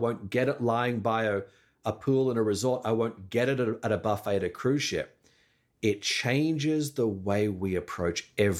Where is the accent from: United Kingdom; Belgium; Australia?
Australia; my heritage, yes, I'm Australian, but it's Greek.